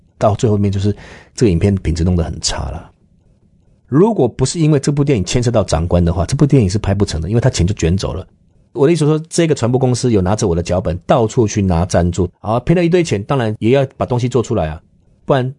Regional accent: Taiwan; 我是台湾的导演

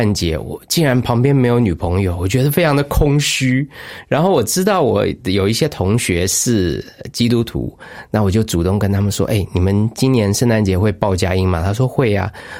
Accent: Taipei, Taiwan; 我的爸爸妈妈都是所谓的外省第二代，那我从小就在台北的东区长大，那我们家境还可以，小康。

